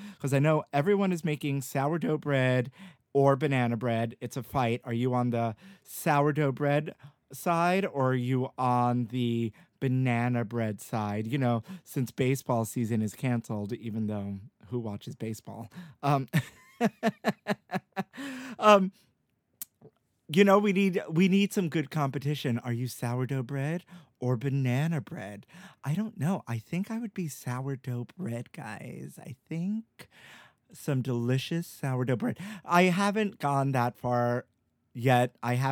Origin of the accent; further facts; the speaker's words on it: New York, United States; I grew up in New York all my life.